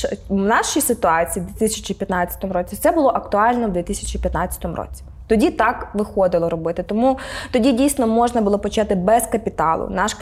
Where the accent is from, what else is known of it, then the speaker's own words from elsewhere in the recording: Rivne, Rivne Oblast, Ukraine; Ми з Рівного самі, це наше рідне місто